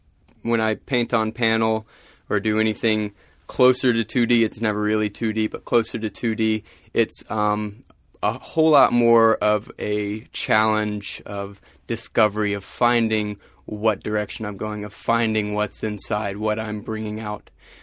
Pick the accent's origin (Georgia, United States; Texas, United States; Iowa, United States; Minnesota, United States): Georgia, United States; Marietta; also born or lived in New York / California; And then my family settled here in Marietta when I was a toddler. So I grew up in Marietta, had no idea what was happening in the city